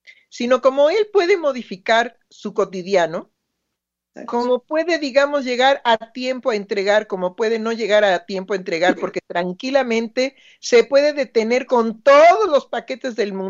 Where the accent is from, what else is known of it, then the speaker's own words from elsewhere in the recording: Mexico; En México casi no hay extranjeros y la población mayoritaria somos mexicanos.